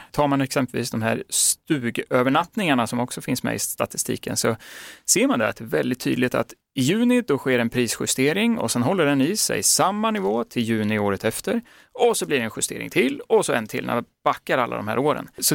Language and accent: Swedish; Gävle, Gävleborg County, Sweden; Jag är från Gävle